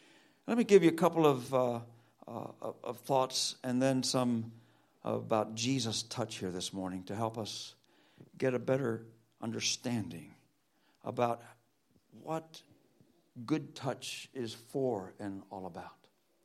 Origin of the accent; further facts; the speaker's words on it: Cuba; I grew up in Cuba, she grew up in Costa Rica